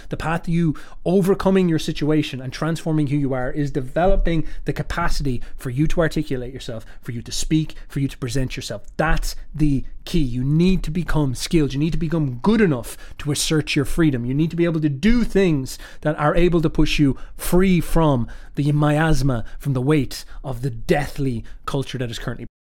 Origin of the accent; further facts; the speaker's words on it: Ireland; I'm told that I'm evil because I'm white, even though I'm Irish.